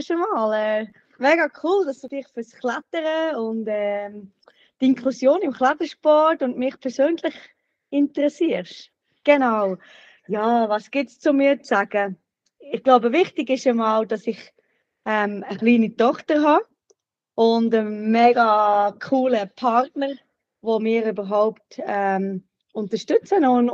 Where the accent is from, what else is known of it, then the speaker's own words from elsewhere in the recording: Freiburg, Baden-Württemberg, Germany; Aber er ist mit uns schon in Freiburg, wo ich aufgewachsen bin, ist er mit uns schon klettern.